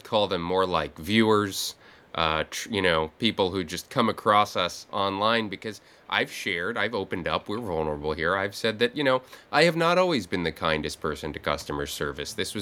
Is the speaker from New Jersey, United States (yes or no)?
yes; New Jersey, United States; I'm like, "I know it. I'm from New Jersey. I know Leonia."